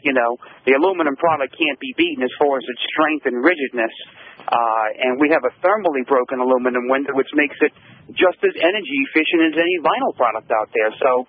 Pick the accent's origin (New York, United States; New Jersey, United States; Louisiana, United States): Louisiana, United States; New Orleans; You know, we're from New Orleans, so we have a lot of heat and humidity